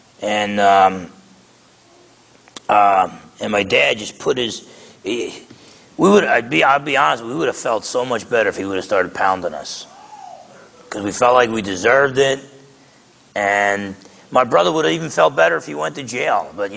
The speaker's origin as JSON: {"language": "English", "region": "New Jersey", "country": "United States", "tie": "born or raised there", "said": "I grew up in Essex County, New Jersey, so I played the fool, and we did a lot of stealing back then."}